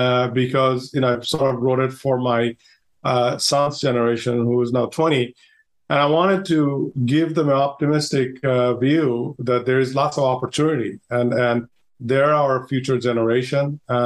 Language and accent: English; Bangladesh; and I'm originally from Bangladesh.